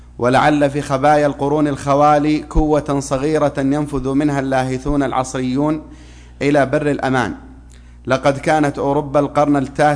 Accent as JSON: {"language": "Arabic", "town": "Dammam", "region": "Eastern Province", "country": "Saudi Arabia", "lives_now": "Riyadh, Saudi Arabia", "said": "لا انا انتقلت الرياض عن قريب، ولكن كثير الترداد على الدمام."}